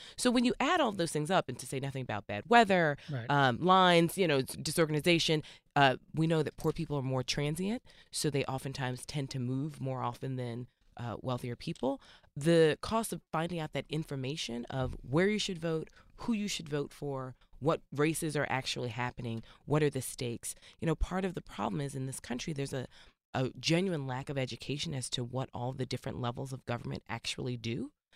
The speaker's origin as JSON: {"language": "English", "country": "United States", "said": "because I'm Black American, I know the sacrifices that have, you know, occurred in this country."}